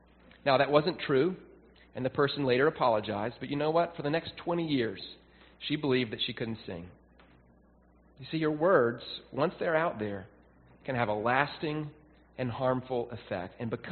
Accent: Southern United States, United States; now in Long Island, United States; I had this stereotype from growing up in the South that people in the New York area were very cold and impersonal, and that means no conversation.

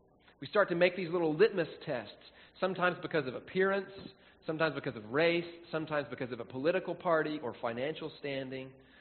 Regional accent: Southern United States, United States; here's how it was where I grew up in the Southern churches.

